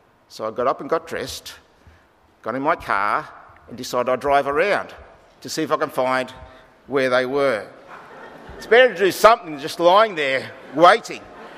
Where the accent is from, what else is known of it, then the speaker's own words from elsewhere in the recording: Australia; I felt this enormous sense of pride in being an Australian.